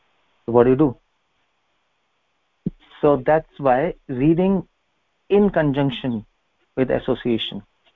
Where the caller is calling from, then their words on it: Badrikashram, Uttarakhand, India; Yes, yes, I'm speaking from Badrikashram.